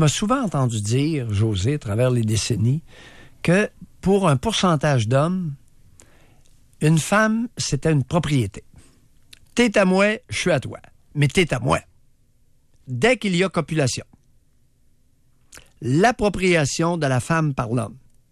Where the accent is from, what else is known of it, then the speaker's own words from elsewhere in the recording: Quebec, Canada; Parce que là, il y a quelque chose qui se passe au Québec, là. Chez nous, au Canada français